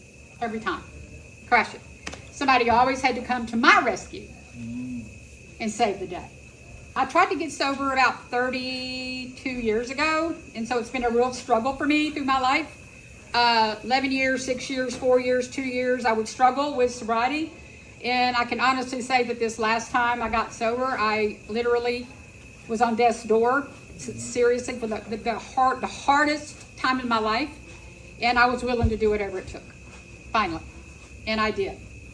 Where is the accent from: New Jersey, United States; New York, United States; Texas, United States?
Texas, United States; Houston; I was born in Houston, Texas. All right. I mean, I was a true Texan. You know, chili cook-offs, barbecue cook-offs.